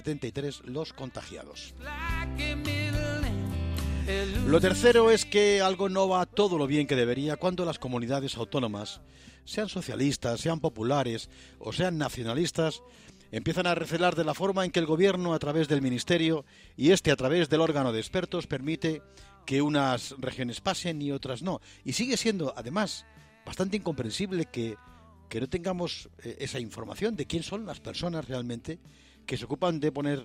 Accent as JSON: {"language": "Spanish", "region": "Community of Madrid", "country": "Spain", "said": "Seguimos naturalmente confinados en la fase cero como madrileños"}